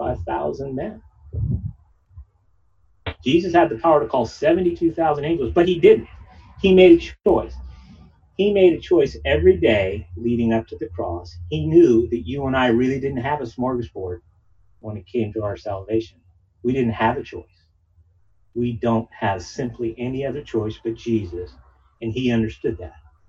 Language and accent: English; Texas, United States; I'm from Texas. That's where I met him.